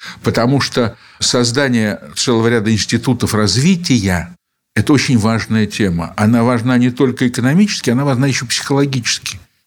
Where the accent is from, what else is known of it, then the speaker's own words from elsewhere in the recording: Moscow, Russia; я скажу сейчас как москвич